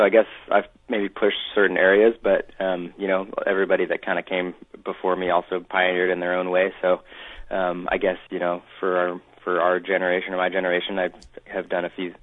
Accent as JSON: {"language": "English", "town": "Forks of Salmon", "region": "California", "country": "United States", "tie": "born or raised there", "said": "I grew up on the Salmon River, Forks of Salmon, and my family runs a kayak school there called Otter Bar"}